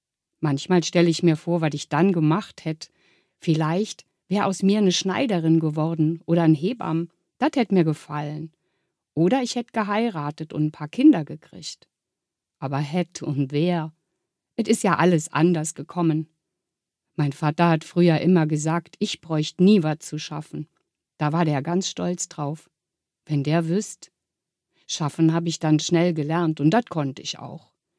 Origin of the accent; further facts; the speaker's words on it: Kolverath, Rhineland-Palatinate, Germany; Aber Kolverath ist trotzdem mein Heimat geblieben.